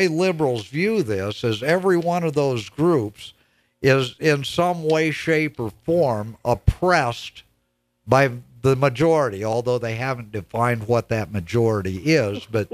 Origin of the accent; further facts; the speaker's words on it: Iowa, United States; I grew up in Iowa